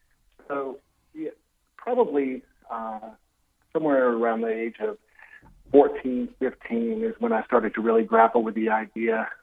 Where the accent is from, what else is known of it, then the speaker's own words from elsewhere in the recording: Garner, North Carolina, United States; I grew up in Garner, North Carolina, went to Christian schools.